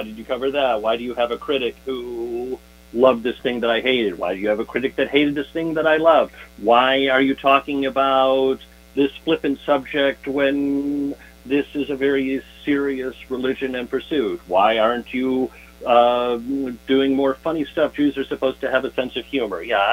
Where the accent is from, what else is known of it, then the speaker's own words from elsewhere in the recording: Chicago, Illinois, United States; But, you know, that's where I come from, and that's what I remember, and that's... another person growing up in Chicago would have a very different memory of the place.